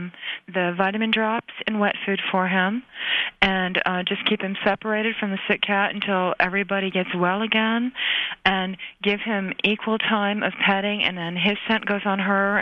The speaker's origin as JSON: {"language": "English", "town": "Manassas", "region": "Virginia", "country": "United States", "said": "I'm from Manassas, Virginia."}